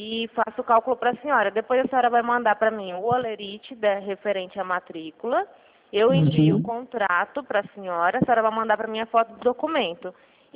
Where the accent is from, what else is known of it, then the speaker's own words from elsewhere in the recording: Araçatuba, São Paulo, Brazil; Aracatuba.